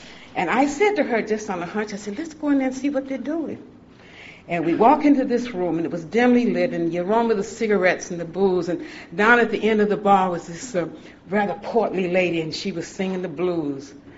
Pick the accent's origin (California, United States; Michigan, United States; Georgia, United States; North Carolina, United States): Georgia, United States; when I grew up in Georgia, it was a dry state